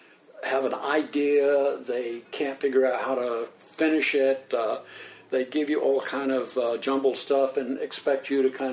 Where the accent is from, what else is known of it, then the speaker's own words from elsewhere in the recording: North Carolina, United States; now in New York City, United States; And I'm actually from Wilkes County, just a little over that way.